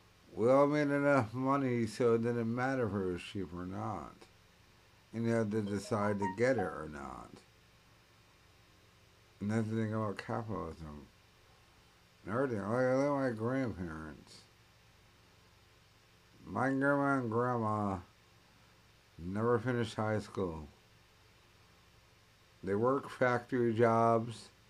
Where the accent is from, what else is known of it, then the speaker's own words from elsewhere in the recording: Lincoln, Rhode Island, United States; I'm 37. I am this old. Before... the chain Blockbusters were local video stores. I grew up in Manville, Lincoln.